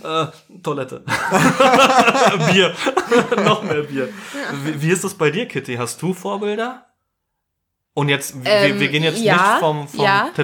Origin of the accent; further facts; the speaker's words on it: Poland; Ich bin Pole